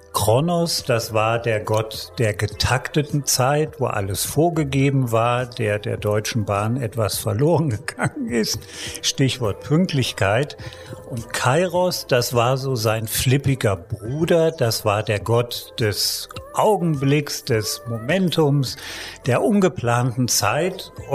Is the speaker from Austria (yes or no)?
no; Germany; Ja, gerade ich komme ja aus Deutschland, da ist alles durchgepackt, durchgetaktet.